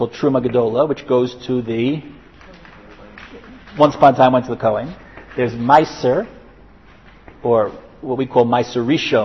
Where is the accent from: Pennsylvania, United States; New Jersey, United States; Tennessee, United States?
New Jersey, United States; I'm from New Jersey. This is like mother's milk. This is how you grow up in New Jersey, right?